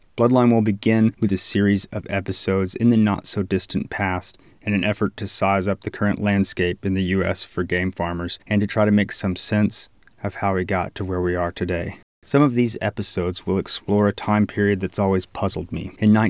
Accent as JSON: {"language": "English", "region": "Texas", "country": "United States", "tie": "born or raised there", "said": "I grew up in North Texas. When I was 5, my family bought some land outside of town from a family friend"}